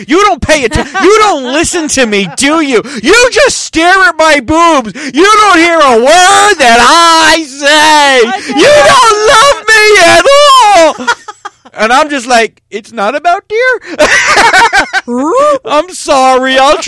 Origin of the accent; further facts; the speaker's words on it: New Jersey, United States; People don't even think I'm from Jersey when they hear me a lot of times.